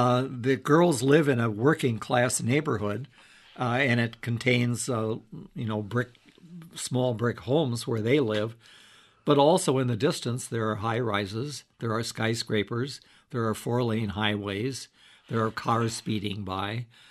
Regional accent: Illinois, United States; the minute I say I'm from Illinois, and they say, "Well, where?" and I say near Chicago

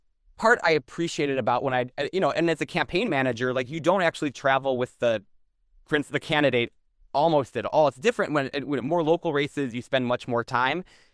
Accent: Midwest, United States; as a Midwesterner, Iowa is not my favorite primary state.

